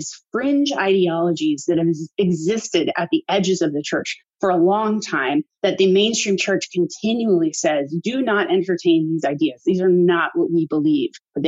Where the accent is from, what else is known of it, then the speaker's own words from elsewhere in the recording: Oregon, United States; I grew up in Oregon. So I grew up firmly in the Western United States and have lived my whole life in the Western United States.